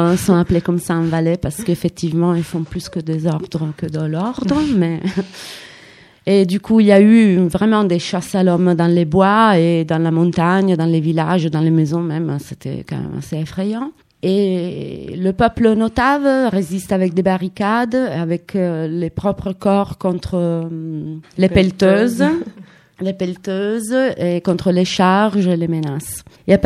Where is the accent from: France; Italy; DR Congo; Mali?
Italy; Turin, Piedmont; French is a second language; Moi, je viens de Turin, donc j'étais là-bas et j'ai commencé dès le début, en fait.